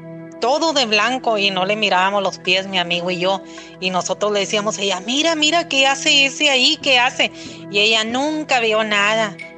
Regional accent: Nuevo Laredo, Tamaulipas, Mexico; Yo soy de Nuevo Laredo.

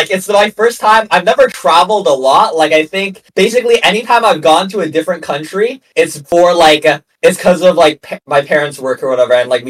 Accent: Hong Kong; I'm from Hong Kong.

